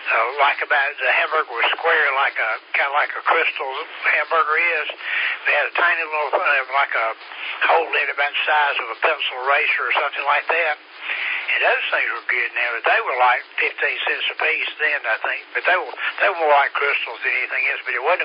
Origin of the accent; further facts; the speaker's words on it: Hartwell, Georgia, United States; This, I guess it's a Bantam chef there in my hometown, Hartwell, just across the river over here.